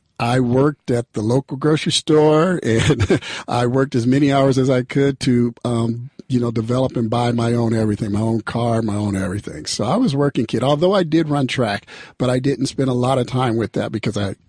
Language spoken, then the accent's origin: English; Denver, Colorado, United States; So I grew up in the central part of the States. I grew up in Denver, Colorado. And, you know, it's an interesting piece because I went to college on the East Coast, at Hampton University in Virginia.